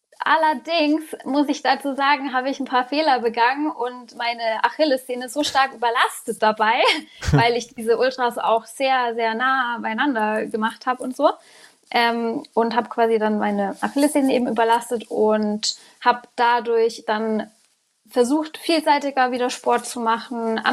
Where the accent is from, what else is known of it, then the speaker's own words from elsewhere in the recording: Bavaria, Germany; Berge gehen, weil ich komme aus dem Allgäu. Das heißt, die Berge sind halt vor meiner Nase.